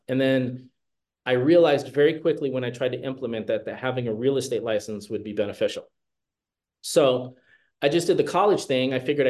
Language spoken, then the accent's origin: English; Las Vegas, Nevada, United States; I actually was born and raised in Las Vegas, Nevada. I grew up there.